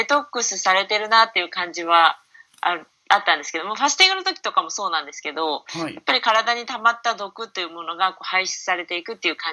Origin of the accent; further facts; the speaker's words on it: Nagoya, Aichi, Japan; 私生まれも育ちも名古屋なんですけど、